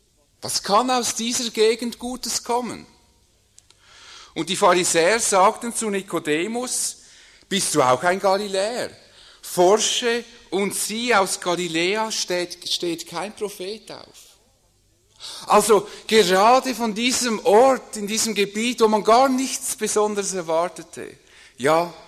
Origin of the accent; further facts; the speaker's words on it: Zurich, Switzerland; nicht so, wie ich vom rechten Zürichseeufer komme, wo man immer denkt, ah, das ist schön, wie die wohnen, sondern da, wo ich aufgewachsen bin, im Limmatal, was eigentlich eher als das Ruhrgebiet der Schweiz gilt, nebst Basel im Industriegebiet. Also es war keine bevorzugte Gegend.